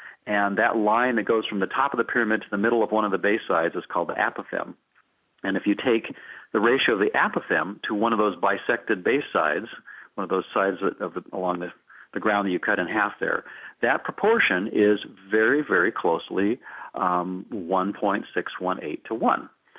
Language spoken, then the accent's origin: English; Livermore, California, United States; And when I was in high school, I grew up in Livermore, California